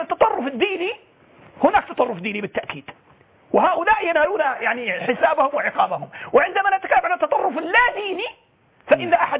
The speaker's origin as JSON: {"language": "Arabic", "country": "Saudi Arabia", "said": "ظهر الخطاب أكثر ما ظهر خطاب متصهين عندنا في السعودية وفي الخليج"}